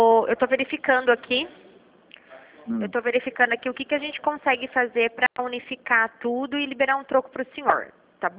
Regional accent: Taubaté, São Paulo, Brazil; Isso, sou daqui de Taubaté, fico aqui no Visconde do Rio Branco.

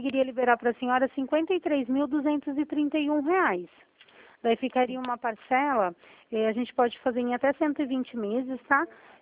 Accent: Itatiba, São Paulo, Brazil; eu sou da cidade de Itatiba.

